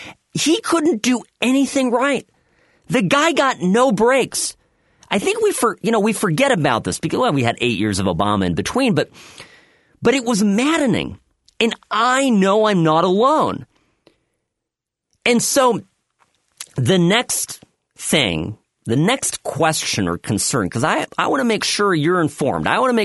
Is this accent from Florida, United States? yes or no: no; Irvine, California, United States; I grew up in Irvine here, and my father worked at UCI